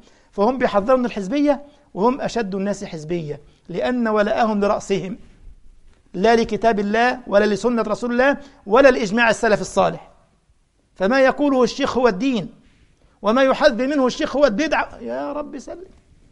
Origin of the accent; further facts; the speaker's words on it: Egypt; عندنا في مصر فيقول لك عامل زي الهبلة ولابس طرحة